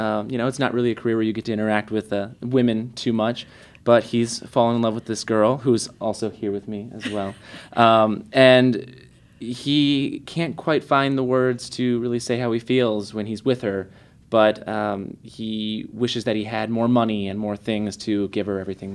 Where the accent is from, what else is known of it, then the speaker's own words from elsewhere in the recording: Dubuque, Iowa, United States; And I'm from Dubuque, Iowa, originally, went to Wallert High School